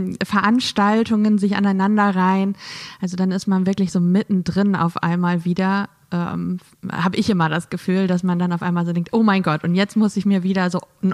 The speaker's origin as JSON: {"language": "German", "region": "Lower Saxony", "country": "Germany", "tie": "born or raised there", "said": "Ich bin ja in Friesland aufgewachsen."}